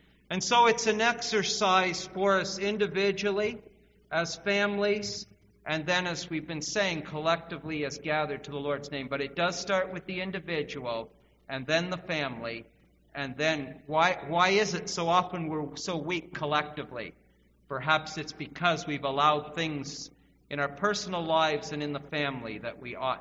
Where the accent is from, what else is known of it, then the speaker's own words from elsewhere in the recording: Smiths Falls, Ontario, Canada; under whose ministry and influence I had the privilege of growing up in Smiths Falls.